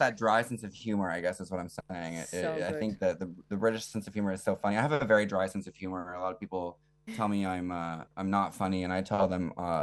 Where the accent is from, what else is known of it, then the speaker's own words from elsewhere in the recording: Brooklyn, New York, United States; I'm from Brooklyn, so, you know, not a whole lot of change in terms of the shaving of the arms there.